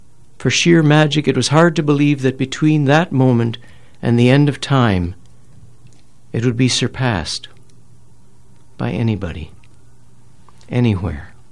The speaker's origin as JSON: {"language": "English", "region": "Ontario", "country": "Canada", "tie": "born or raised there", "said": "I was in Western Ontario last week. I think I was telling you I'd gone to the church in my hometown to give a reading from the book"}